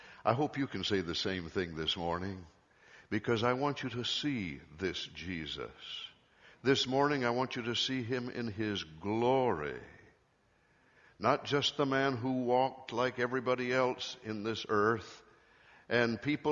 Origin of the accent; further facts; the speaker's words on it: Michigan, United States; When I was growing up in Michigan, where my dad was a pastor